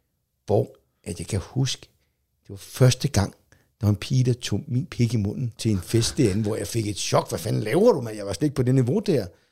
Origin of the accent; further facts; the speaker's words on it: Solrød Strand, Zealand, Denmark; Jeg cyklede over en time rundt i Solrød Strand, hvor jeg har været, hvor jeg voksede op i 18 år.